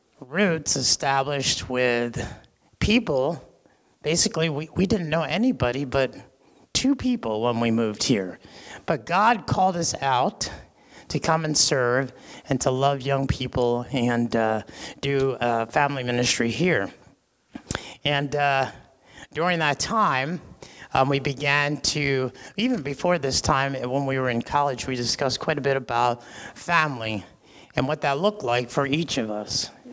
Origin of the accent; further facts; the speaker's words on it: Philadelphia, Pennsylvania, United States; We are Northeasterners. I hope you don't hold that against us. I'm from Philly.